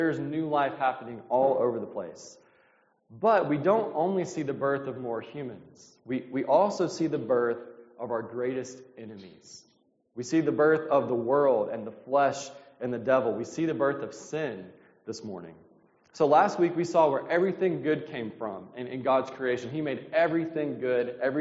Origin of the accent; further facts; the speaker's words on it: Mississippi, United States; I'm from Mississippi originally, and we're used to saying big good mornings to start off